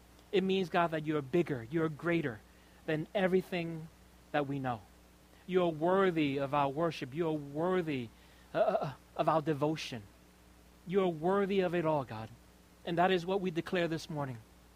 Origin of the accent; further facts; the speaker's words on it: New York, United States; I'm from New York